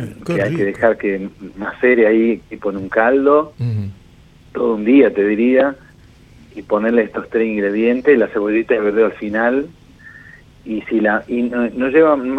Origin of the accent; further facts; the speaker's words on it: Tucumán, Argentina; moved away as an adult; now in Buenos Aires, Argentina; Yo vengo de Tucumán y la mitad de mi vida estuve en Tucumán formándome como músico desde muy chico, y a los 20 y pico ya me vine para acá a Buenos Aires